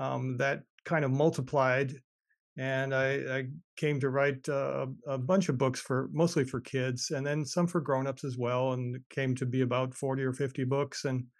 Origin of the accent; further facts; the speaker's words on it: Bellingham, Washington, United States; It came a few years back from my friends at Lexham Press, which is near my hometown in Bellingham, Washington.